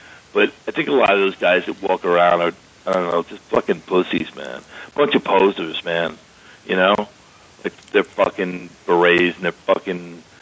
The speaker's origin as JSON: {"language": "English", "town": "Long Island", "region": "New York", "country": "United States", "tie": "born or raised there", "said": "I grew up on Long Island, but, I, you know, always as a kid, like, you know, when I was 14, 15, 16, coming into the city all the time"}